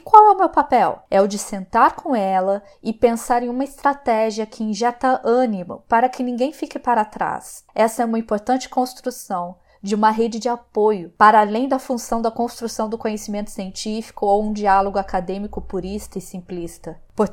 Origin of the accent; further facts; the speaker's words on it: Duque de Caxias, Rio de Janeiro, Brazil; born there; Eu nasci na Baixada Fluminense, Duque de Caxias, um município que é um bolsão de pobreza dentro do estado do Rio de Janeiro